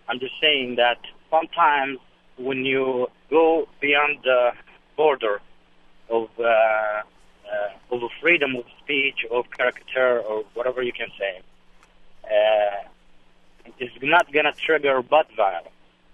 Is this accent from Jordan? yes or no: yes; Jordan; now in United States; I'm an American Jordanian that I've been living in this country for 17 years, and I have loyalty to this country more than probably Native Americans.